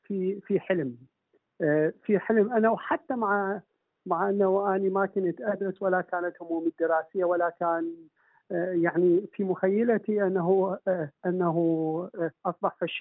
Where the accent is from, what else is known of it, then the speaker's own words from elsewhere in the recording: Pakistan; أنا نشأت في مجتمع غير مجتمع عربي، غير مجتمع أهلي، لأنه أنا يعني نشأت في باكستان اللي تختلف عنا جذريا في طريقة اللغة وفي طريقة التعليم وكثير من الأمور.